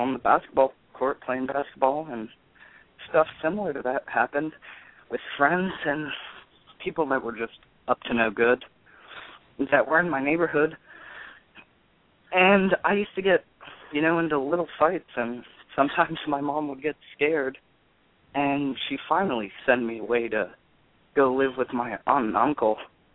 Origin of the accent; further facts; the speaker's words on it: Philadelphia, Pennsylvania, United States; And, I mean, I grew up in West Philadelphia